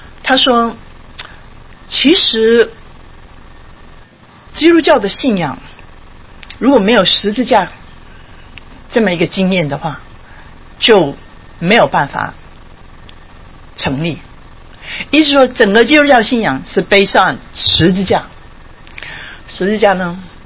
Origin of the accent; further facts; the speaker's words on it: China; 有人用老鼠做宠物，我们中国人大概就不行。有人用猪做宠物，我们中国人大概也不行